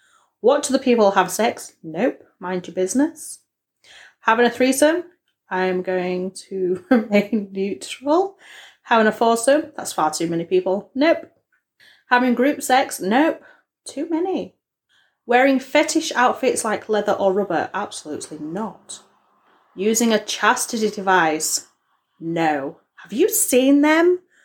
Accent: England, United Kingdom; I just get an American twang. And I'm English.

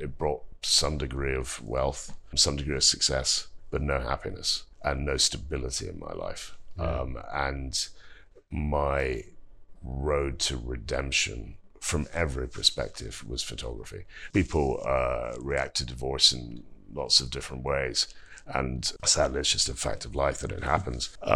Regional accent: Scotland, United Kingdom; because I'm a Scot and I was very, very nervous about the Scottish banks having overextended themselves

